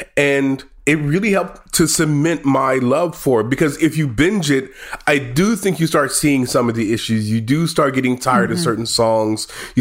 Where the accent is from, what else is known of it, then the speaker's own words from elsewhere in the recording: United States; Sorry. I'm American.